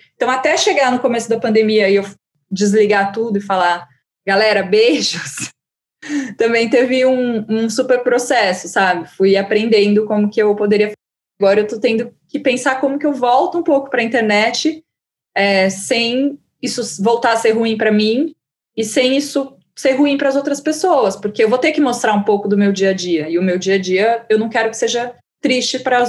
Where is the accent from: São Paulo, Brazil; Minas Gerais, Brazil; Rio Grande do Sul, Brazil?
São Paulo, Brazil; Araraquara; Eu vim de Araraquara e eu cresci como uma adolescente que escrevia muitos diários